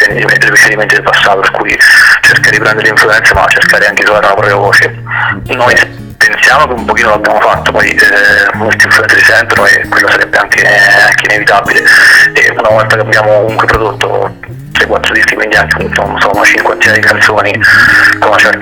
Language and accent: Italian; Terni, Umbria, Italy; noi siamo di Terni, una città molto grande